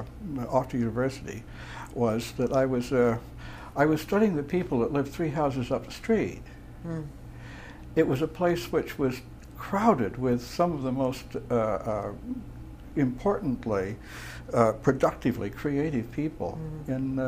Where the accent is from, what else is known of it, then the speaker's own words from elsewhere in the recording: Provincetown, Massachusetts, United States; it parallels my experience growing up in Provincetown, mm-hmm. An even smaller community, and terribly ingrown